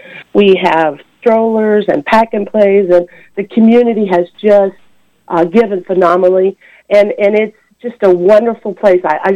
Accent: Topeka, Kansas, United States; I am from Topeka, and there's a church here in Topeka that has one.

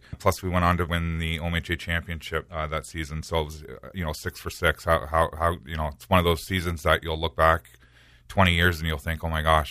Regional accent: St. Thomas, Ontario, Canada; And obviously this year, I'm back home in my hometown, St. Thomas.

